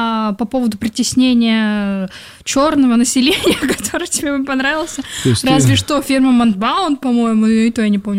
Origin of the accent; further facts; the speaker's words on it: Bashkortostan, Russia; ну она из Башкирии, я тоже из Башкирии